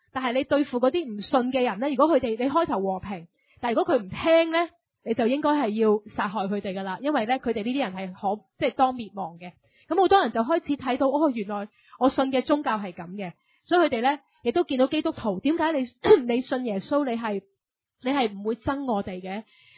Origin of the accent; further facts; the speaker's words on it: United States; 虽然我系美国人，应该唔会有事嘅吓。